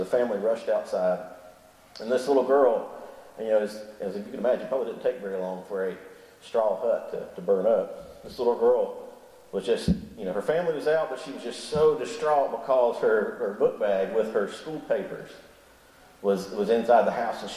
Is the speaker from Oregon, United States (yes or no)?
yes; Troutdale, Oregon, United States; You think, I'm from Troutdale, and people think that's remote.